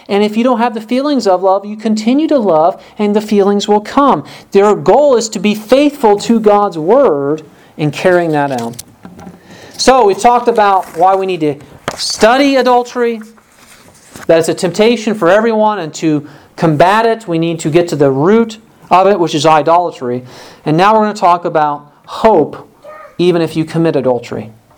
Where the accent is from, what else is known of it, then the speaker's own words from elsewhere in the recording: Illinois, United States; Growing up in Illinois, that was one of my tasks every year, was to go out and spray the thistles.